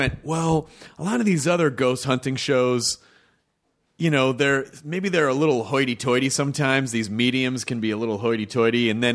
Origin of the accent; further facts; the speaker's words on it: Tennessee, United States; But it's basically a handful of rednecks in Tennessee, my home state.